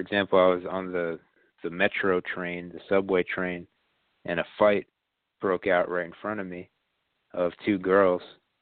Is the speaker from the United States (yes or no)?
no; Ireland; And, you know, being Irish and all that myself, I have strong affinity for those lands, the green fields and all that, and all the medieval stories and the Celtic myths.